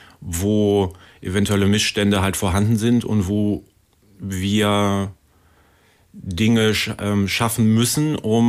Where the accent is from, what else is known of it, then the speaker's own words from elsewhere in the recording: Langenfeld, North Rhine-Westphalia, Germany; born there; now in Cologne, Germany; Ich bin in Langfeld geboren, quasi vor der Tür.